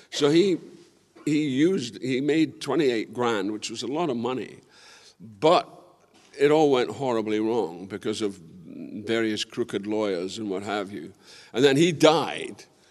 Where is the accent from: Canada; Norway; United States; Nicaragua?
Canada; Quebec; born there; I was born in Quebec, Canada.